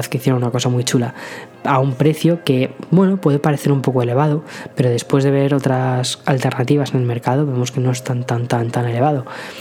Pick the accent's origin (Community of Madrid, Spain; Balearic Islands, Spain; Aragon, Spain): Community of Madrid, Spain; Madrid; moved away as an adult; now in San Antonio, United States; Yo soy de Madrid, me vine a San Antonio, Texas hace, pues, va a hacer un año, dentro de dos semanas va a hacer un año.